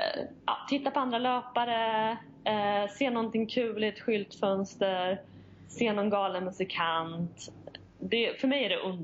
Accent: Västra Götaland County, Sweden; moved away; Och jag kommer ju från Västgötaslätten och där möter du inte så mycket människor när du är ute och springer.

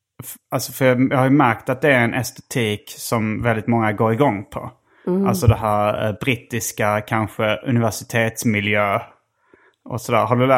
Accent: Lund, Skåne, Sweden; jag har vuxit upp i Lund som en universitetsstad.

